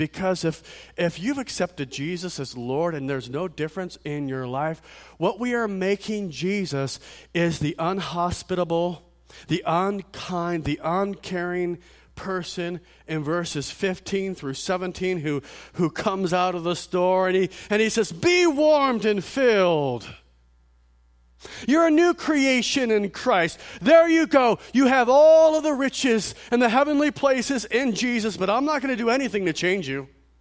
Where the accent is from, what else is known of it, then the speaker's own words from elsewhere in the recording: Ireland; I'm Irish, so I know.